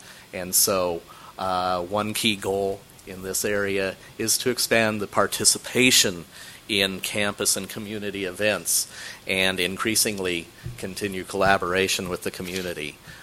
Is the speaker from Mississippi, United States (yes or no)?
no; Kansas, United States; they remind me of my home state of Kansas. They're flat.